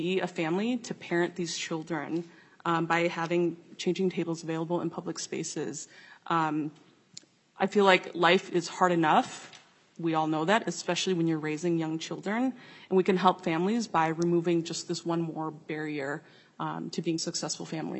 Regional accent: Wisconsin, United States; now in Minnesota, United States; I'm originally from Wisconsin, but Minnesota winters are definitely harsher.

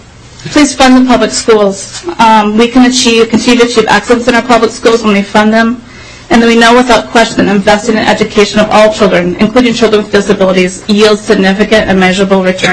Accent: Minnesota, United States; I'm a Minnesotan.

